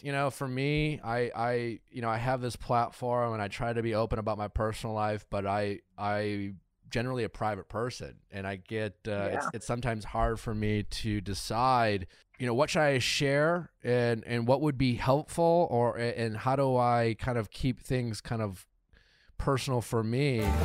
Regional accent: Wisconsin, United States; now in Los Angeles, United States; I grew up in Wisconsin, so I know the feeling of like hating, like enduring 6 months or 5 months or whatever it is of cold

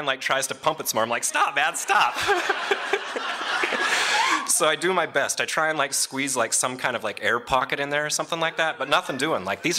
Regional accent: Idaho, United States; now in California, United States; Now, when I first moved to California, I grew up in Idaho, and I wrote, and I was very creative.

